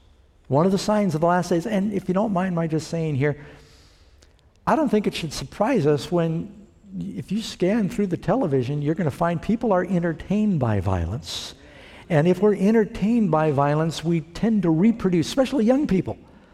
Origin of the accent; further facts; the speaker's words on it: New York City, New York, United States; I grew up in New York City. That's a busy city. And it's a very populated city.